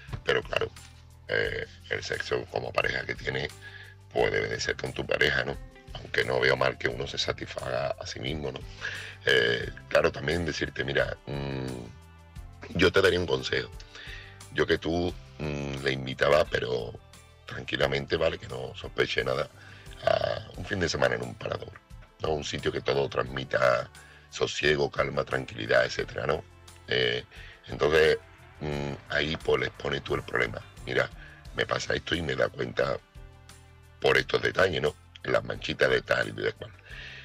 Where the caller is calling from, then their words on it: Seville, Andalusia, Spain; corresponsal de Sevilla